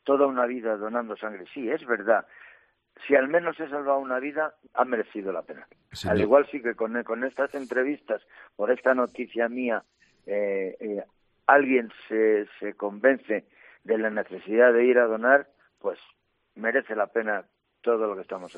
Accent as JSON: {"language": "Spanish", "town": "Socuéllamos", "region": "Castilla-La Mancha", "country": "Spain", "tie": "born or raised there", "moved": "yes", "lives_now": "Burgos, Spain", "said": "Yo a Burgos llevo 46 años aquí en Burgos, lógicamente conozco más gente aquí que en mi tierra, pero lo que tengo muy claro, mis raíces están donde están, mis raíces son socuellaminas"}